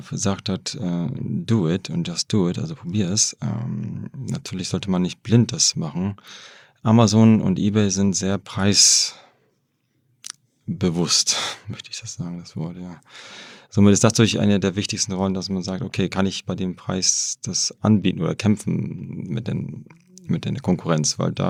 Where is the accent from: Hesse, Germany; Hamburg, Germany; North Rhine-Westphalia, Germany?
Hamburg, Germany; now in Wrocław, Poland; ich bin in Hamburg aufgewachsen, habe nie gedacht, ich werde noch irgendwann nach Polen zurückgehen.